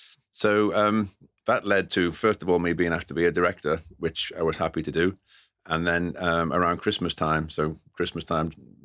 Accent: London, United Kingdom; started following Saracens a bit because I'm a North London boy. They were always kind of my team. I'm half Irish.

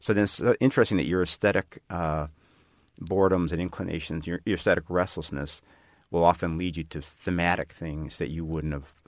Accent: Chicago, Illinois, United States; I was an engineering student and I grew up in Chicago.

